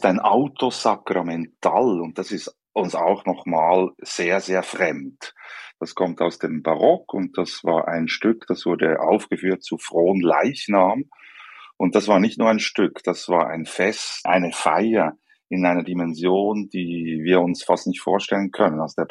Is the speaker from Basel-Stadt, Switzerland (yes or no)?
no; Bern, Switzerland; ich komme überhaupt nicht aus dem katholischen Kulturkreis. Ich komme aus dem Rückzugsgebiet der Reformation, dem Berner Oberland.